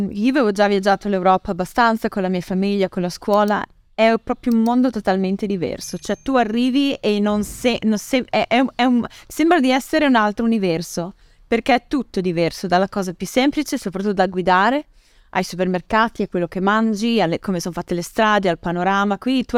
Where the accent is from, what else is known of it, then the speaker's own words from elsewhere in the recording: Faenza, Emilia-Romagna, Italy; io sono nata e cresciuta a Faenza, Faenza era terribile, era tutto chiuso